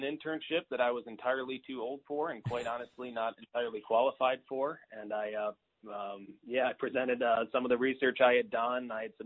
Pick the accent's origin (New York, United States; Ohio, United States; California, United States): Ohio, United States; Cleveland; I grew up in the Cleveland area. I've always loved sports, and for a minute there, I was okay at them.